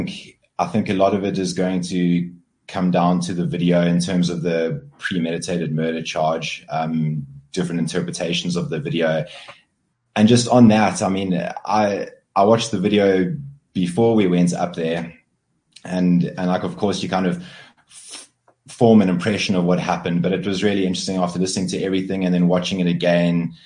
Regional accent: KwaZulu-Natal, South Africa; born there; I was born in KwaZulu-Natal.

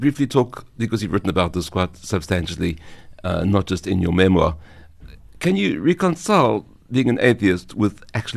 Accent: Johannesburg, Gauteng, South Africa; I grew up on the West Rand of Johannesburg, extremely different in a small kind of very small Jewish community

